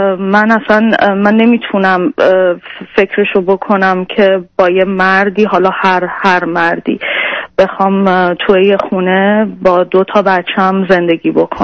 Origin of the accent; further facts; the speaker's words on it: Iran; moved away as an adult; من حدود 14 سال پیش ازدواج کردم، از ایران اومدم بیرون.